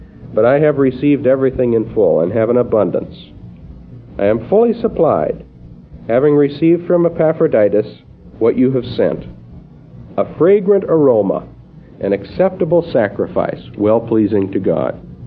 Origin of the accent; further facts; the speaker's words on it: Illinois, United States; When I grew up in the church that I grew up in Illinois